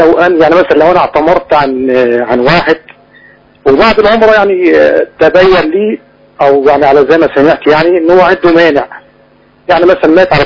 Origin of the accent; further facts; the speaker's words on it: Egypt; now in Saudi Arabia; عندنا في مصر يعني او معنى صح هنا في المملكه